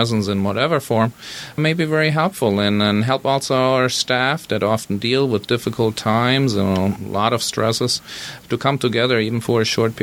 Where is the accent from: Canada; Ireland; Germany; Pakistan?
Germany; now in Anchorage, United States; You may pick up on my accent. I'm from Germany.